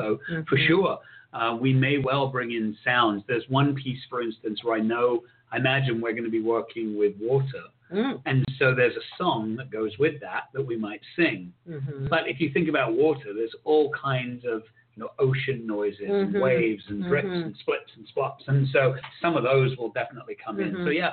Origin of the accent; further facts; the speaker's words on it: United Kingdom; which is, you know, that's my heritage. Mm-hmm. I'm from England and Wales, from Britain